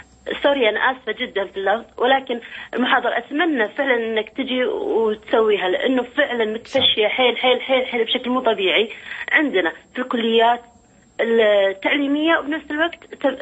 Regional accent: Saudi Arabia; أنا ماني من الكويت أول شيء من السعودية

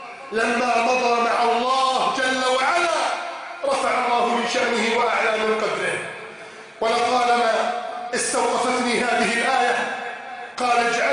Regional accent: Egypt; بلدنا مصر

